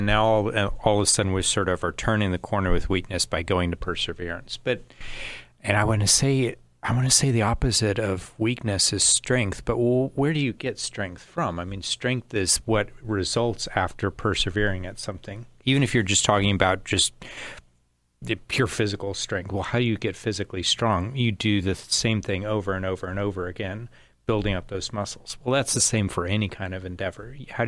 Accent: United States; And I'm an American.

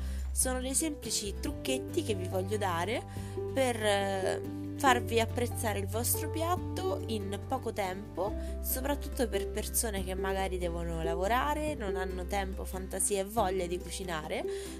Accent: Rome, Lazio, Italy; ho 22 anni, sono di Roma

